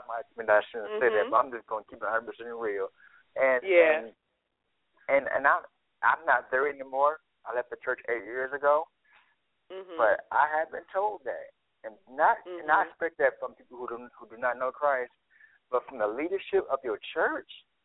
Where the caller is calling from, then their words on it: Arkansas, United States; Arkansas.